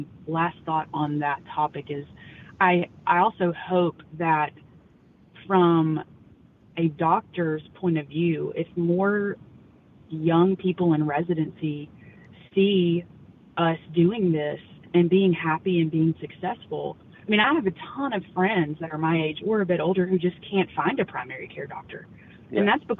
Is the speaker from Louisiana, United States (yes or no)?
yes; Louisiana, United States; Yeah, so growing up, honestly, I was not really, I grew up in North Louisiana, and all the men in my family were super active outdoors, especially duck hunting.